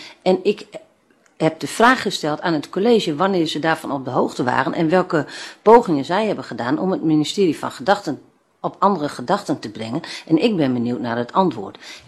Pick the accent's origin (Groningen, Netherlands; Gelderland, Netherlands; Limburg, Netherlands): Groningen, Netherlands; het risico wat wij als Groningers lopen